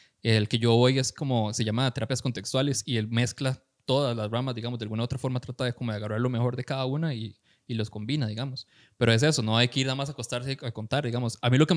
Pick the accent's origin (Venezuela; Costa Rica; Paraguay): Costa Rica; San Carlos, Alajuela; Yo soy de San Carlos, por cierto, entonces estaba allá.